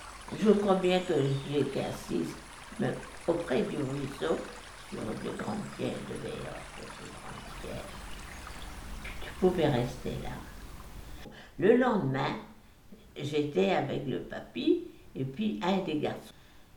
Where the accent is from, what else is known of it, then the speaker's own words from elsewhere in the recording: Saint-Jean-Trolimont, Brittany, France; J'ai 91 ans et demi. Oui, et ben je suis née à Saint-Jean-Trolimont, un petit bourg situé à 5 km environ de Pont-l'Abbé